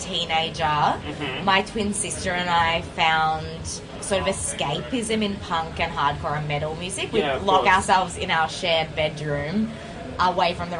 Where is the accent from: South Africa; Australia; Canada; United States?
Australia; Victoria; I grew up in the Mornington Peninsula.